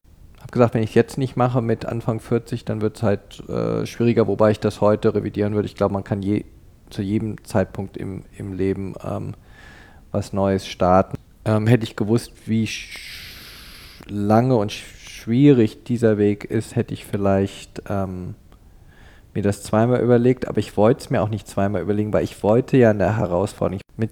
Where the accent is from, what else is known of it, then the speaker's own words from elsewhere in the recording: Canada; moved away as an adult; also born or lived in Cologne, Germany; Ja, also ich bin 50 Jahre alt, bin in Deutschland, in Köln geboren und in Kanada aufgewachsen, ab dem Alter von 9 Jahren. Habe also meine formativen Jahre in Kanada verbracht. Bin mit Mitte 20 wieder zurück nach Europa gekommen, damals auch im Rheinländischen angefangen